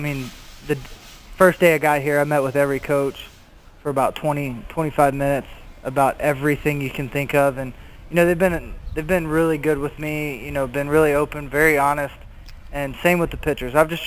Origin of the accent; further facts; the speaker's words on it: Tennessee, United States; now in Pittsburgh, United States; No, I grew up in Tennessee, so I hadn't heard a lot about Pittsburgh